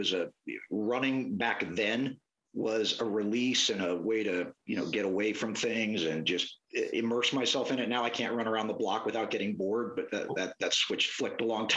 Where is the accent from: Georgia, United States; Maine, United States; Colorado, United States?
Colorado, United States; Denver; also born or lived in Hawaii; I was born in Hawaii, moved and grew up in Denver, and moved east to go to school, never left.